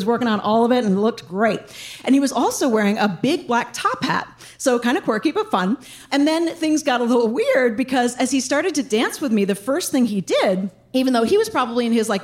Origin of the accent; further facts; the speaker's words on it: New York City, New York, United States; I grew up in New York City. I went to an all-girls private school from kindergarten through 12th grade.